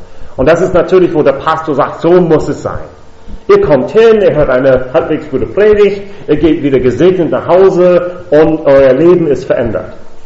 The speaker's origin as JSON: {"language": "German", "country": "United States", "said": "Wo ich herkomme, aus den Vereinigten Staaten, hat man dieses System meistens nicht."}